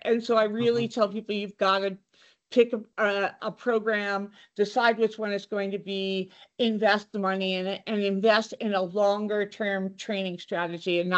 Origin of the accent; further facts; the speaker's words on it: New Jersey, United States; You know, for me, jokingly, because I'm from New Jersey, it's a lot of people make fun of me about